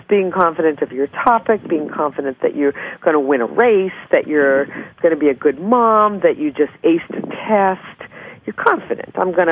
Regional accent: Massachusetts, United States; Well, I'm from Massachusetts. I don't know the Kennedys, but I certainly know a lot about them.

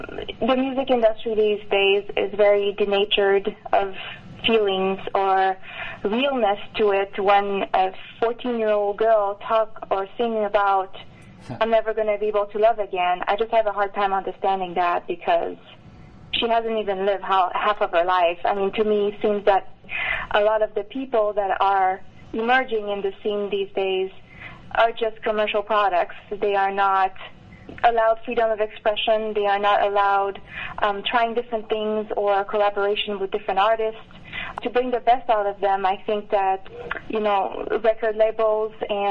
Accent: Brossard, Quebec, Canada; moved away as an adult; also born or lived in Montreal; now in United States; I was born and raised in Montreal, but most of my childhood spent it on the south shore of Montreal, in the little city of Brossard, and I stayed there until I was 23 or 24, until I came to the States. So yes, I'm French Canadian.

